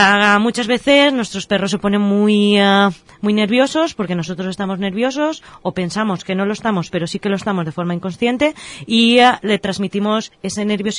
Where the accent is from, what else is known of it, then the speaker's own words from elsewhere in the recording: Valencian Community, Spain; Ya, es que somos valencianos, lo llevamos